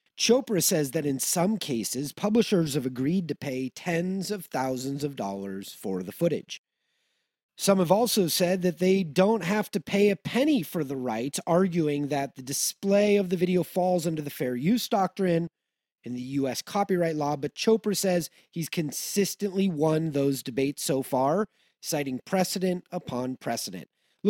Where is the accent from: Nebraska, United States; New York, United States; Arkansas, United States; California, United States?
California, United States; Los Angeles; And I grew up in Los Angeles. And so growing up in Los Angeles and being an NFL fan, I'm just a football orphan